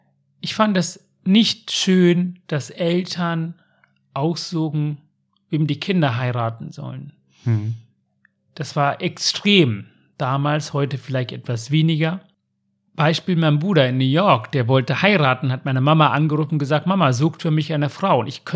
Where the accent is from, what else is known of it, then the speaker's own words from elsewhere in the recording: Germany; ob es für mich als Deutsche so selbstverständlich ist